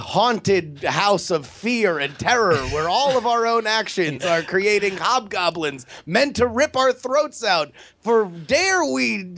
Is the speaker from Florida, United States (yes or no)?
yes; Florida, United States; especially, you know, growing up in South Florida, where, like, you could see a dolphin somewhere.